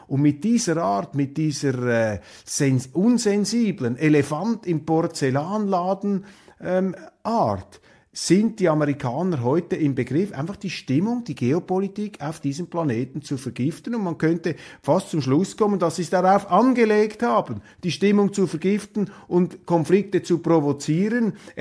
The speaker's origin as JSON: {"language": "German", "country": "Switzerland", "said": "Aber das ist doch für mich jetzt als Schweizer, als Neutraler, absolut verwerflich"}